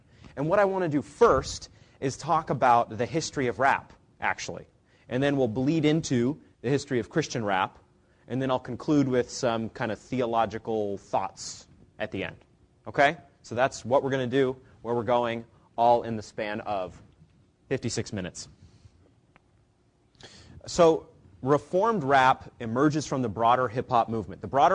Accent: Maine, United States; I'm from Maine, and you don't meet many Mainers in general

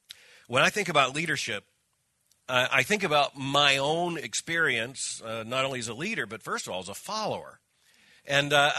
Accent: Florida, United States; I grew up in South Florida.

